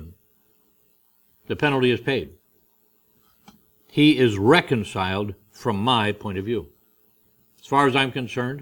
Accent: Indianapolis, Indiana, United States; And I was the outsider from Indianapolis, you know.

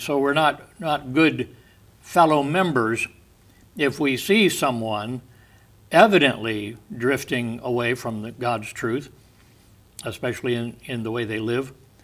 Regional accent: Oxford, Indiana, United States; born there; My dad was ran a restaurant the time I was born in up in Oxford, Indiana, outside of Lafayette.

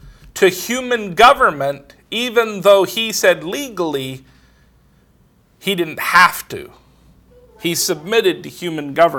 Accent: Los Angeles, California, United States; I grew up in Los Angeles with a bunch of crazy cops in LA.

